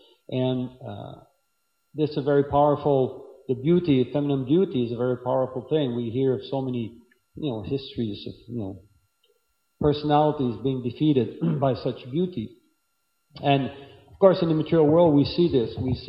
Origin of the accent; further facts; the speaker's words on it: Canada; I'm from Canada, so in Canada, you see a lot of things made in Canada, we're very proud.